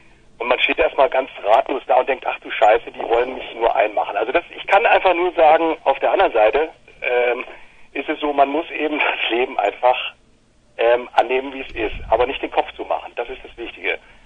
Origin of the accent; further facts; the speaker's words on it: Hesse, Germany; Ich komme ursprünglich nicht aus Hamburg, sondern aus Nordhessen